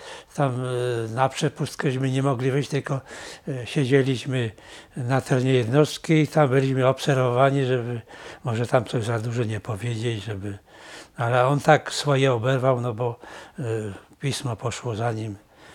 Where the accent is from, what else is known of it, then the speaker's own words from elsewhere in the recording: Kraków, Lesser Poland, Poland; bo jestem z Bronowic, ożeniłem się w Mydnikach